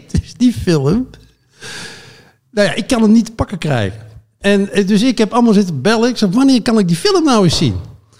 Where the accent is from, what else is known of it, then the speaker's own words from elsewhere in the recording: Poland; Dutch is a second language; die hoorde dus dat ik uit Poland kwam.